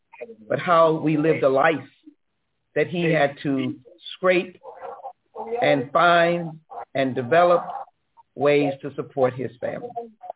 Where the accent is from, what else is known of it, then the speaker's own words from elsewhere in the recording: Texas, United States; As a Texan, my ancestors are my neighbors who got to Texas way before me.